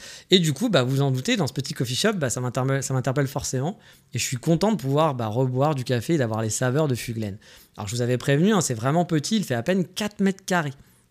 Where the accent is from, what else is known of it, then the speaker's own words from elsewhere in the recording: France; now in Kyoto, Japan; Moi, quand je suis français, que je vis au Japon à Kyoto